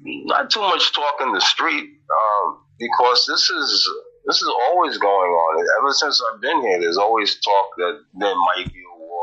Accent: New York, United States; We're from New York, my family, and people from Africa or other places will come and visit.

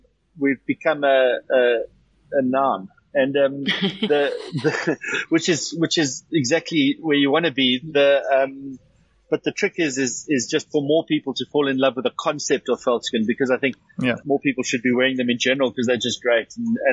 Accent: South Africa; And that being South African, or that South Africanness

